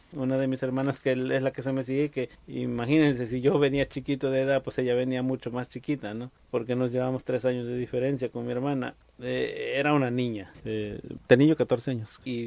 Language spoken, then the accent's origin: Spanish; Mexico; now in United States; no, pues venimos de México llegando, pero traíamos una dirección, pero no vive la persona que estábamos buscando.